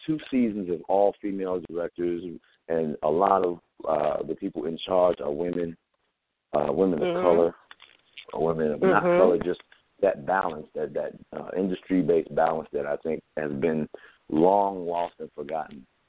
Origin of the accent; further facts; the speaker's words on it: Chicago, Illinois, United States; Yeah, in Chicago, my hometown.